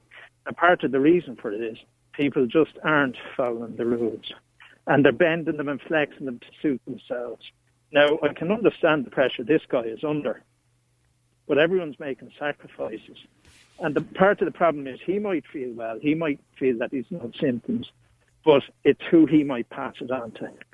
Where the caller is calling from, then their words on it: England, United Kingdom; Well, I'm phoning from England